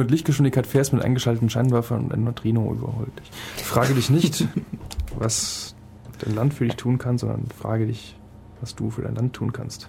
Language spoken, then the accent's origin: German; Germany; Und das ist als Deutscher immer wieder erschreckend, wie politisch inkorrekt Amerikaner gegenüber der deutschen Geschichte sein können.